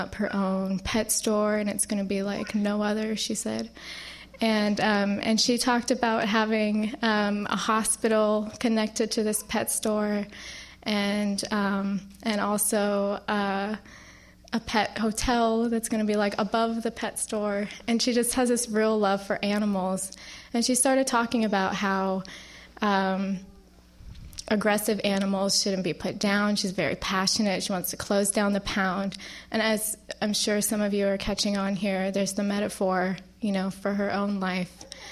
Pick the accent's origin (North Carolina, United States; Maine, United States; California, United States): California, United States; San Diego; I'm here from San Diego. I came a long way. I'm grateful for this excuse to come visit Boston.